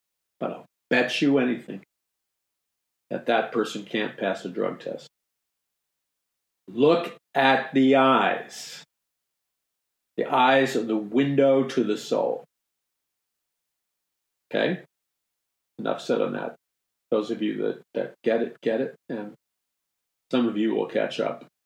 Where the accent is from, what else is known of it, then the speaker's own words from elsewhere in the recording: New York City, New York, United States; because I grew up in Jackson Heights, Queens, during the hippie days.